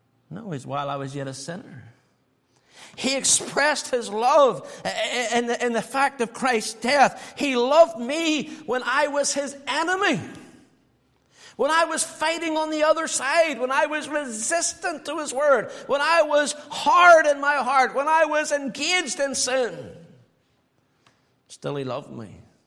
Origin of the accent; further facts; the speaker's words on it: Northern Ireland, United Kingdom; growing up in Northern Ireland, we saw a lot of villains along the way.